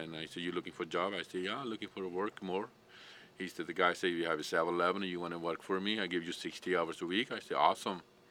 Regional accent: India; English is a second language; moved away; I'm from India

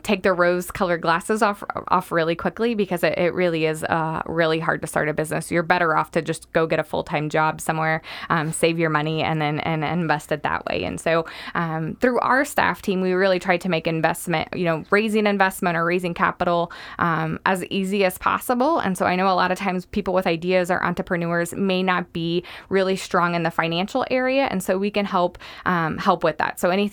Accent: Springfield, Missouri, United States; So I'm from Springfield originally, found myself back here for what I thought was just going to be a few months, and then fell in love with the community again.

